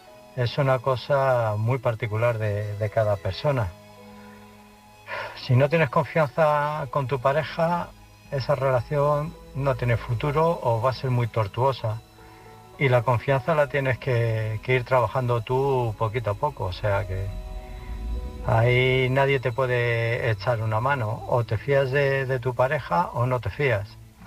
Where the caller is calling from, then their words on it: Illescas, Castilla-La Mancha, Spain; de Illescas, Toledo.